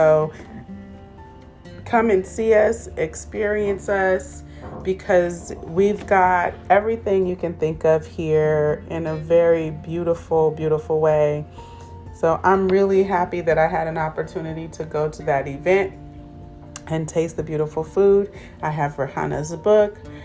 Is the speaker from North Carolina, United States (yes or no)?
no; Oakland, California, United States; Like, I am from Oakland, but when it comes to that big conversation, being from the Bay is like a whole different vibe.